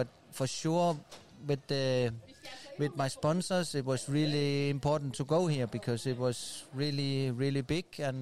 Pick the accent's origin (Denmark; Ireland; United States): Denmark; I'm from Denmark.